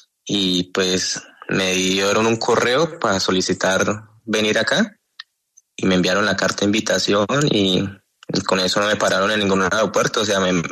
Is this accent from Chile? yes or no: no; Colombia; Porque somos colombianos, somos extranjeros